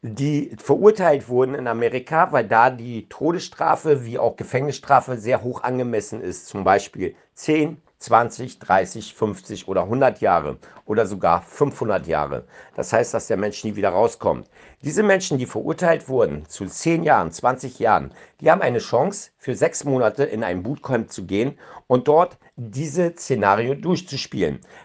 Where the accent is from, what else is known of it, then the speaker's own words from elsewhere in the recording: Berlin, Germany; born there; now in Bremen, Germany; ich bin kein Bremer, ich komme aus Berlin gebürtig, Berlin-Mitte geboren.